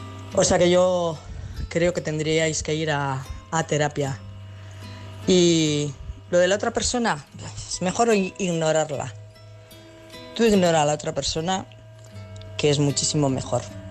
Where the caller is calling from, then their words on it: Pamplona, Navarre, Spain; y soy de Pamplona